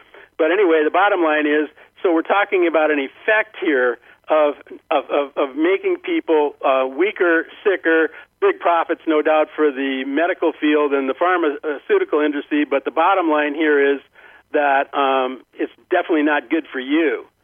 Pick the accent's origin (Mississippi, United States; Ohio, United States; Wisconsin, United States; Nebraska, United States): Nebraska, United States; I'm from Nebraska. That's next to Missouri, the show-me state.